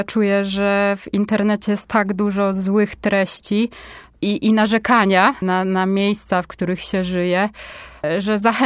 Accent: Poznań, Greater Poland Voivodeship, Poland; Jestem poznanianką, nie chcę opuszczać tego miasta.

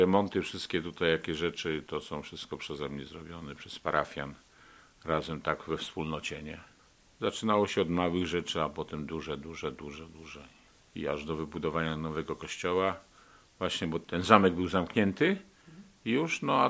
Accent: Milicz, Lower Silesian Voivodeship, Poland; Ja pochodzę z Milicza, z diecezji wrocławskiej.

